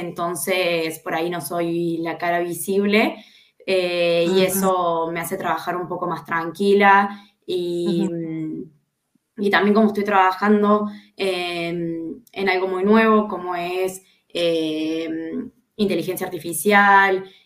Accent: Córdoba, Argentina; now in Spain; Vengo de una ciudad de Córdoba, Argentina

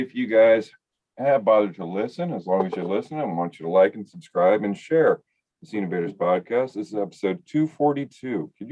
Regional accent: Canada; from Canada, and we're gonna have a lot of fun tonight.

